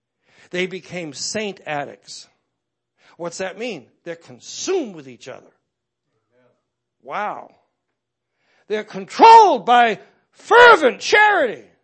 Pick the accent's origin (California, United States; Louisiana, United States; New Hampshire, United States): New Hampshire, United States; Now, I went down south. I'm from New Hampshire. And I went to Tennessee to Bible college.